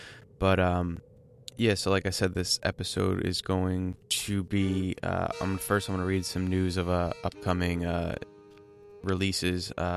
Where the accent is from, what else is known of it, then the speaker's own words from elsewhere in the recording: Brick, New Jersey, United States; But I grew up with him in New Jersey, here in Brick, New Jersey.